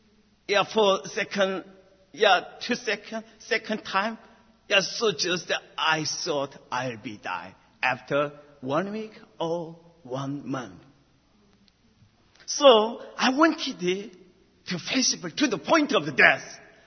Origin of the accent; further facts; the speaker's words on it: South Korea; In 1884, my home country of Korea did not know Jesus Christ.